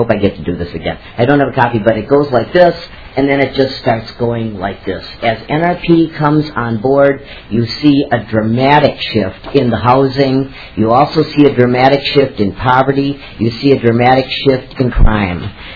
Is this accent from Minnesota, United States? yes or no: yes; Minneapolis, Minnesota, United States; I'm from East Phillips in Minneapolis.